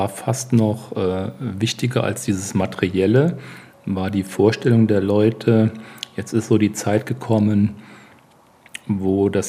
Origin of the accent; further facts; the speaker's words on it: Saarland, Germany; Da, wo ich herkomme, da haben alle von Kohle und Stahl gelebt. Ja, das war für mich als Kind normal, dass man entweder im Bergwerk gearbeitet hat oder auf der Hütte, so sagt man im Saarland.